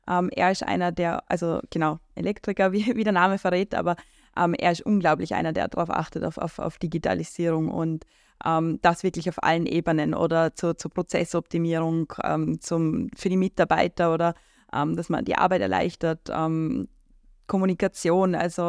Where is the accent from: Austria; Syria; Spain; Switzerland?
Austria; Lower Austria; now in Vorarlberg, Austria; als Zugezogene sozusagen kurz meinen Input dazu geben. Also ich bin ja Niederösterreicherin, da hört man sich im Dialekt